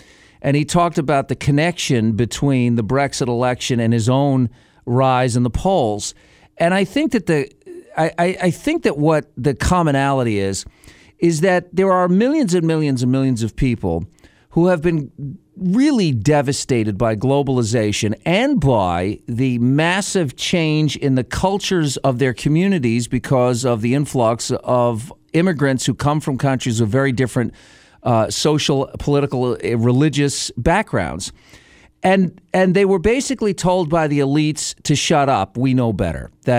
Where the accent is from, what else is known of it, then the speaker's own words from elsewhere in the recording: United States; I admit I'm a nationalist. I like being an American. I like the fact that my passport says the United States of America.